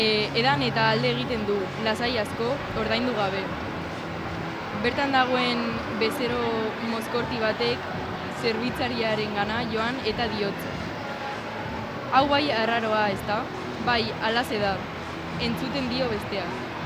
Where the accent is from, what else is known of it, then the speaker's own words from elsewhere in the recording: Barakaldo, Basque Country, Spain; Barakaldokoa.